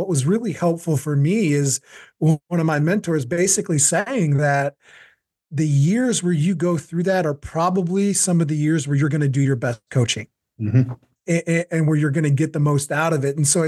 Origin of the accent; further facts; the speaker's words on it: Missouri, United States; You know, we're all Midwest guys. I'm from the St. Louis area.